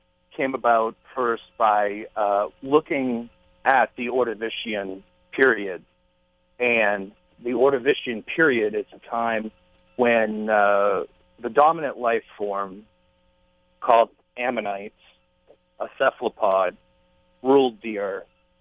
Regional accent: Maine, United States; So I grew up in Maine and started writing from an early age. I attended Emerson College in Boston, and after that, I traveled in Europe and in the United States. I find myself back here in Maine

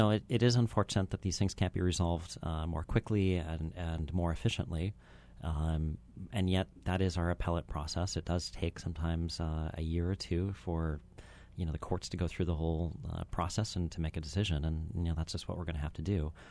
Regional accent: Hawaii, United States; I mean, I was raised in Hawaii, and, you know, I've been hearing for 30 years now the importance of agriculture

